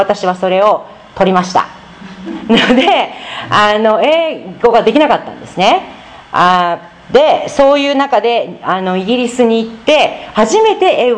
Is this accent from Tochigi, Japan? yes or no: no; Hokkaido, Japan; born there; 私は北海道で、日本の北海道で生まれて、私11歳の時にクリスチャンになりました。